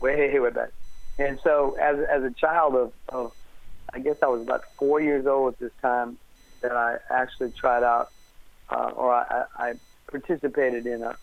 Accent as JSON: {"language": "English", "town": "Bunkie", "region": "Louisiana", "country": "United States", "tie": "born or raised there", "also_born_or_lived": "Lafayette", "said": "And finally I got to be known as this little boy drummer from Bunky, Louisiana. I was born in Lafayette, Bro Bridge area, so I'm a Cajun boy"}